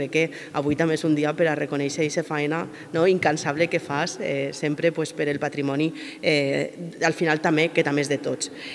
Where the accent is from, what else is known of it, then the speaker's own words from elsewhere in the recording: Càlig, Valencian Community, Spain; sabeu que sóc de Càlig